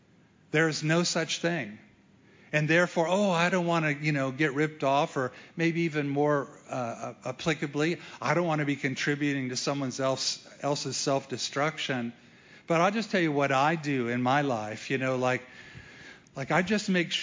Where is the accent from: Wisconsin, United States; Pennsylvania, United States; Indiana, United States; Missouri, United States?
Missouri, United States; but I am from Missouri, and in Missouri we say even a blind squirrel finds an acorn occasionally.